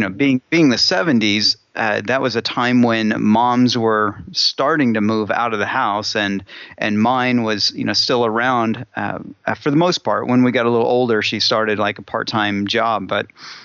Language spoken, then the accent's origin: English; Elkville, Illinois, United States; also born or lived in Phoenix; I grew up in southern Illinois, in a really tiny town called Elkville